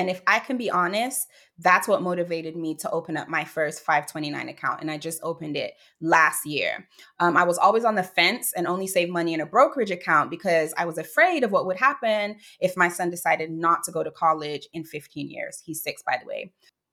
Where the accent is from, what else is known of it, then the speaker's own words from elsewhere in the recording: Florida, United States; I recently opened a second one in my home state, Florida